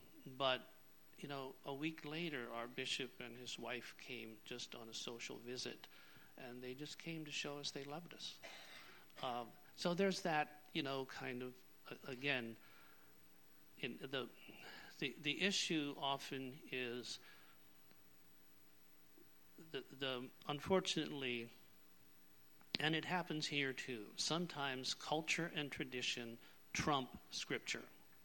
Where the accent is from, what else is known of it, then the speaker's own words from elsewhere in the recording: Pennsylvania, United States; now in Snyder County, United States; Well, I grew up in Lancaster County. I was 32 years old when we left our Amish community. We had three children, moved to a wonderful little community in Snyder County. I still consider Snyder County my home.